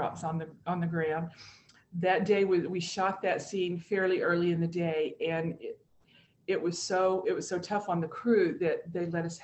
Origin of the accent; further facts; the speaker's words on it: the South, United States; that part of the country, I said, I'm familiar with, because I'm from the South.